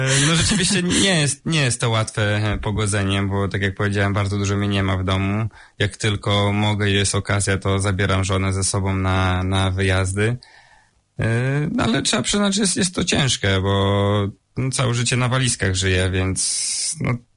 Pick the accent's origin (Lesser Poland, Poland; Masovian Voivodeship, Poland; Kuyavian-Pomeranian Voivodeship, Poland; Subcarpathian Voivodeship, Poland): Kuyavian-Pomeranian Voivodeship, Poland; Dobrzyń nad Wisłą; Pochodzę, urodziłem się w takiej bardzo małej miejscowości, Dobrzyn nad Wisłą.